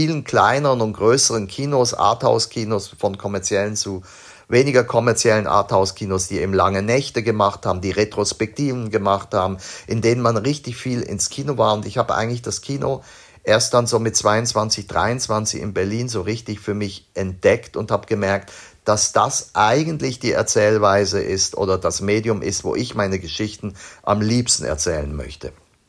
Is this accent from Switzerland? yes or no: yes; Basel, Basel-Stadt, Switzerland; ich bin ja in Basel aufgewachsen